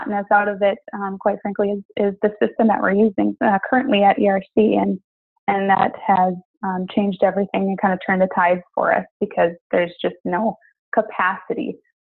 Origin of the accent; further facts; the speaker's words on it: Minneapolis, Minnesota, United States; But and I'm from Minneapolis.